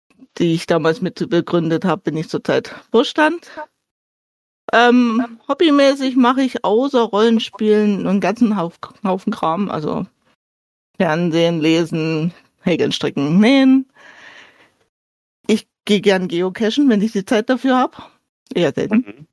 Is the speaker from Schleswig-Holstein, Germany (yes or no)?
no; Ingolstadt, Bavaria, Germany; Genau, und da war bei uns in Ingolstadt immer diese GhostCon. Die hat der Max von den Kerkerkumpels schon mal erwähnt. Da dachte ich, hui. Genau. Die war mehrere Male im Jahr im Jugendzentrum in Ingolstadt und für mich war das total super.